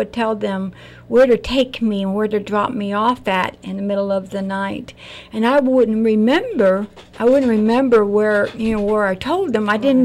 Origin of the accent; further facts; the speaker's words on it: Joliet, Illinois, United States; In Illinois. So I grew up in Joliet, Illinois, and so this was, I hated it, and I wanted out the moment I got married.